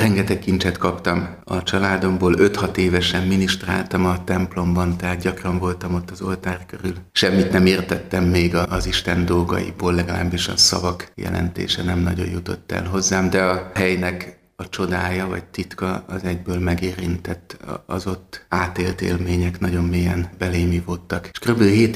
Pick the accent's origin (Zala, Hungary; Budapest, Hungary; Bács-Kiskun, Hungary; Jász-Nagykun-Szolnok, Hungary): Budapest, Hungary; 1964-ben születtem Budapesten, Budán a második kerületben gyerekeskedtem.